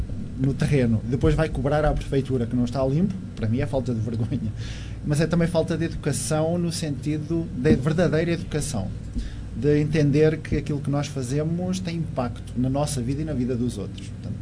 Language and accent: Portuguese; Portugal; Sou português.